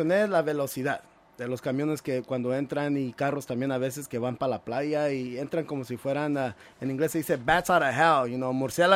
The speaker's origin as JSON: {"language": "Spanish", "town": "La Piedad", "region": "Michoacán", "country": "Mexico", "moved": "yes", "lives_now": "United States", "said": "Yo sé, en La Piedad tenemos bien muchas, y en otras partes de México."}